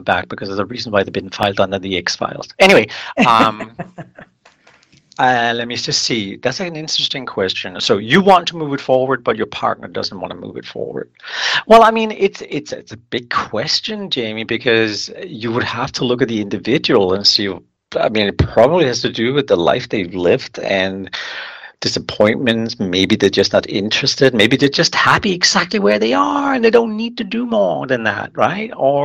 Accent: Denmark

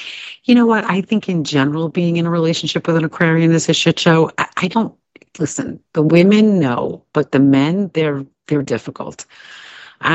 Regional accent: Canada; You always forget that I'm Canadian. Stop insulting us Canadians, would you?

